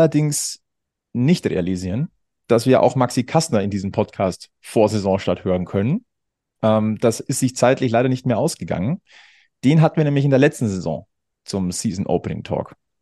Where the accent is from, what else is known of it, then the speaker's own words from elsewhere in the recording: Munich, Bavaria, Germany; born there; Ich bin ein geborener Münchner.